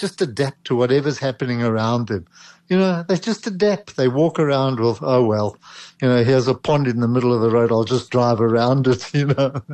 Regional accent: Johannesburg, Gauteng, South Africa; When I grew up in Joburg, you know, the levels of IT, of technology, were at a substantially lower level than they are now.

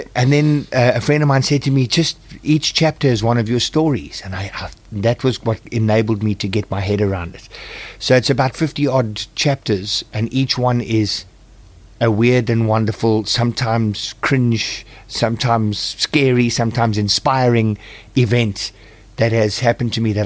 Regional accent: England, United Kingdom; and I, as an English person, I realized I had heard the song many times before and recognized it.

